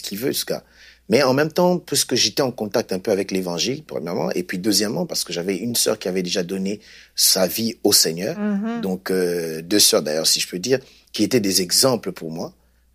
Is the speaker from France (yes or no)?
no; Kinshasa, DR Congo; Bien sûr, je suis originaire du Congo, Kinshasa, où je suis né.